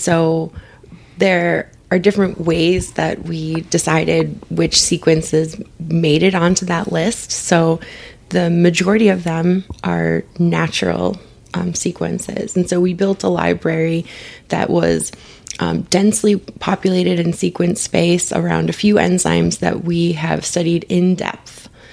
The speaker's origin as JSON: {"language": "English", "region": "Michigan", "country": "United States", "said": "We're not physically in Michigan right now, but I am from Michigan and it's winter."}